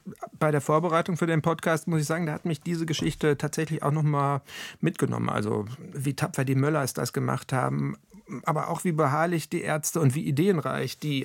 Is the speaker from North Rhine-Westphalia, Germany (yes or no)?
yes; North Rhine-Westphalia, Germany; würde man bei uns im Ruhrgebiet sagen